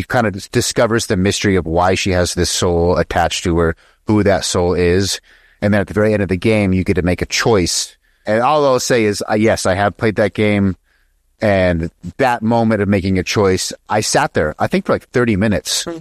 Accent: Utah, United States; There's when I grew up in Utah, the city I lived in was like 95% Mormon.

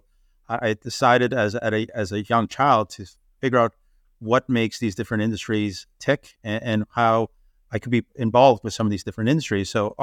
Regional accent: Canada; And as a child growing up in Canada in the 1970s, everything was done manually.

